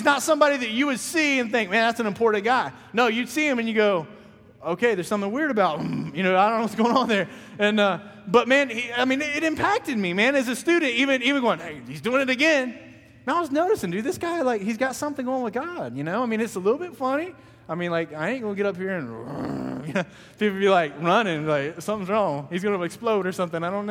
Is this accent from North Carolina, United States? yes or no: yes; Knott's Island, North Carolina, United States; I grew up in Knott's Island, North Carolina. I know you never heard of it. I wouldn't know unless I lived there. Little town. Nothing there, really.